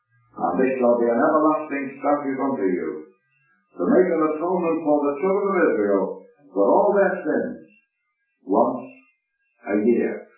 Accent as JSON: {"language": "English", "town": "Liverpool", "region": "North West England", "country": "United Kingdom", "tie": "born or raised there", "said": "it was right across the wall of the gospel hall while I was brought up in Liverpool."}